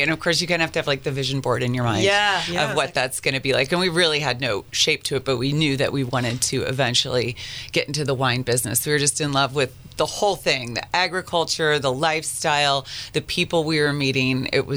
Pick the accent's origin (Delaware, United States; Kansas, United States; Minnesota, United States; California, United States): California, United States; Well, I grew up all over Northern California, which, of course, is a great place for wine.